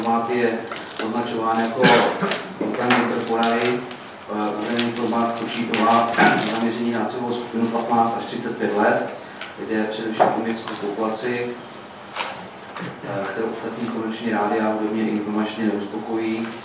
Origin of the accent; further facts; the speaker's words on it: Moravian-Silesian Region, Czechia; A jelikož pocházím z Ostravska, takže vím, že to tam opravdu funguje